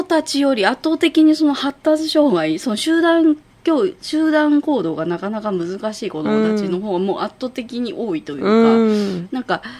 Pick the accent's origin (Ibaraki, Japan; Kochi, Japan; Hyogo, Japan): Hyogo, Japan; 私ももともとその兵庫県出身なので